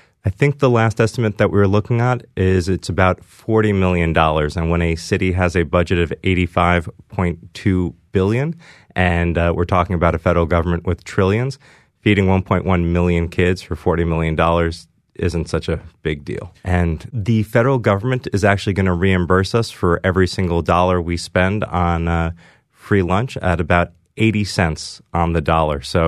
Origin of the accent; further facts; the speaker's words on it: New York, United States; I grew up on the Upper East Side, and I went to a public school, the Bronx High School of Science